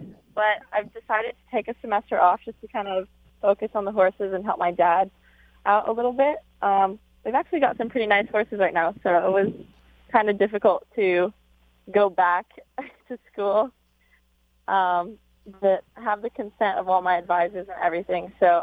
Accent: Arcadia, California, United States; So I grew up right in Arcadia, California, right across from Santa Anita.

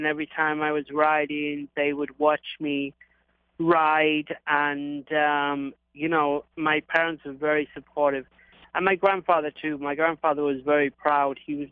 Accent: England, United Kingdom; I grew up on a farm in England. My grandfather had a farm.

